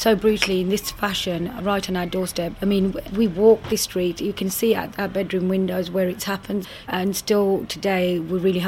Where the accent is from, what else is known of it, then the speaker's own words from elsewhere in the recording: United Kingdom; we're all British and, you know, we're British Muslims born in this Western society and we accept and respect the laws of this land.